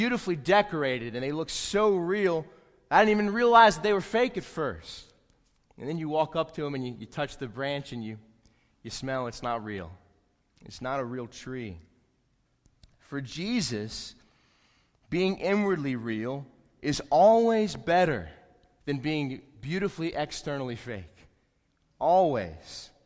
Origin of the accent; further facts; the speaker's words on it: South Carolina, United States; And even in Indiana, when it gets down to negative 9 degrees in December, and I'm from South Carolina, we love it.